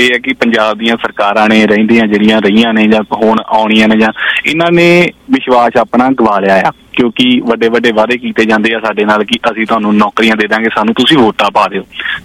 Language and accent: Punjabi; Punjab, India; ਮੈਂ ਤਰਨ ਤਾਰਨ ਦੇ ਬਿਲਕੁਲ ਨਾਲ ਲੱਗਦੇ ਪਿੰਡ ਉੱਥੋਂ ਦਾ ਹੀ ਰਹਿਣ ਵਾਲਾ ਆ